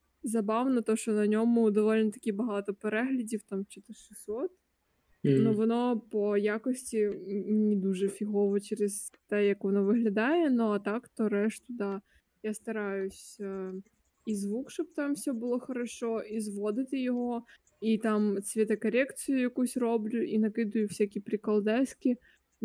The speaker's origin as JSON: {"language": "Ukrainian", "town": "Khmelnytskyi", "region": "Khmelnytskyi Oblast", "country": "Ukraine", "tie": "born or raised there", "said": "я виросла в Хмельницьку. Тут всі, блядь, говорять на суржику."}